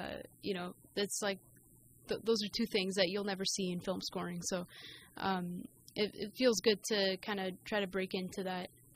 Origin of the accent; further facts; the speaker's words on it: Markham, Ontario, Canada; I grew up in Markham, Ontario, so it's not too far from here. It's just about half an hour out of the city.